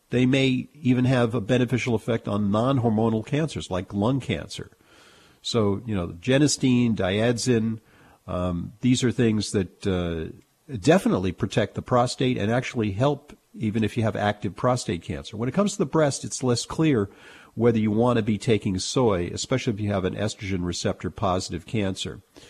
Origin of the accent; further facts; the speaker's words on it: New York, United States; accent: New York; But, you know, that's I'm just lapsing into my New York accent there.